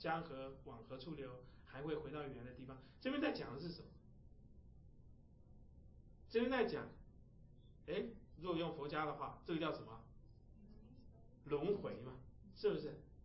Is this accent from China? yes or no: yes; China; 那这我们中国人最了解，是不是？中国不知道换了多少朝代，是不是？